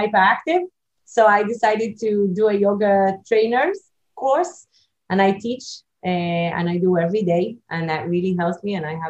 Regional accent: Israel; English is a second language; but I am from Israel, and in Israel army is compulsory

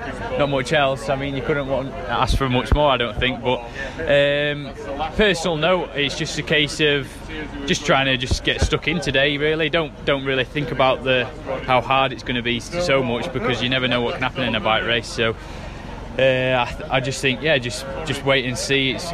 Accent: Yorkshire and the Humber, United Kingdom; So yeah, it's great being a Yorkshireman in this race

